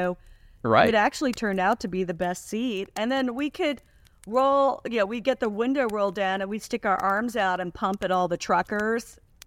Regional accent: Washington, District of Columbia, United States; And my dad was in Congress. So we grew up in Washington, D.C.

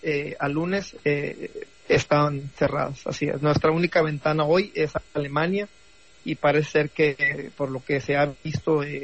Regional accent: Nuevo León, Mexico; Yo soy de Nuevo León

